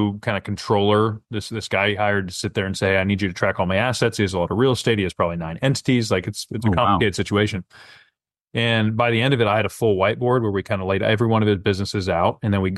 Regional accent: West Coast, United States; Like, I grew up on the West Coast, and so it was expected to kind of get to the point.

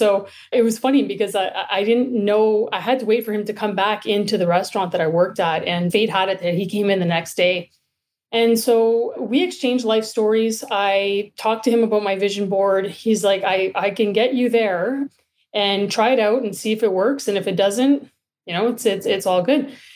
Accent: Sudbury, Ontario, Canada; moved away as an adult; now in Toronto, Canada; So I grew up in Sudbury, Northern Ontario. And I didn't move to Toronto until I was 20.

